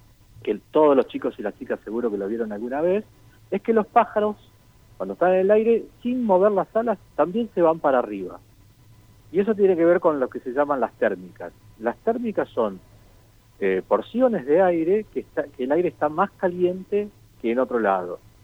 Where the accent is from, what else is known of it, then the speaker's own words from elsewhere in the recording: Córdoba, Argentina; also born or lived in Buenos Aires; No, yo nací en Buenos Aires, pero mi papá y con toda mi familia nos fuimos a vivir a Córdoba 10 años, entonces mi infancia es cordobesa.